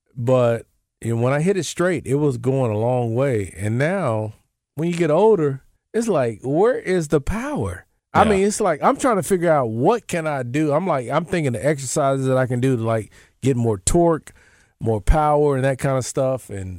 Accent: Duncan, Oklahoma, United States; So we had a country club, and then we had a place called Twin Oaks. I played a lot at Twin Oaks.

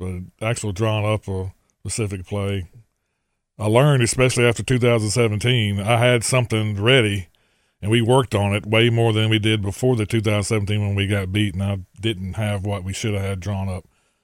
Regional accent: Rose City, Arkansas, United States; But that's who we grew up together in Rose City and played baseball growing up together.

